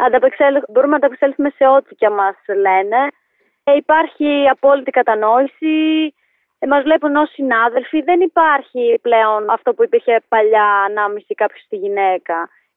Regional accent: Verdikousia, Thessaly, Greece; Το χωριό μου λέγεται Βερδικούσια και συγκεκριμένα Αμπέλια και είναι ένα χωριό της Ελασσόνας κοντά στη Λάρισα.

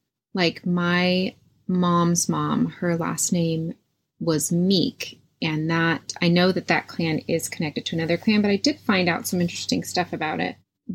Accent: United States; Even bacon, but you know, we're American.

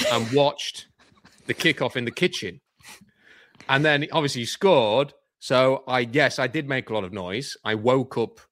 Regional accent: England, United Kingdom; Kettle goes on for a cup of tea because I'm English.

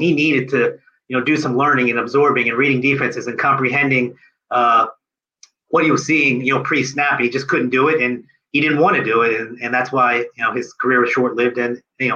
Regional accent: Philadelphia, Pennsylvania, United States; You know, I'm from Philadelphia, and Ben Simmons made a lot of money

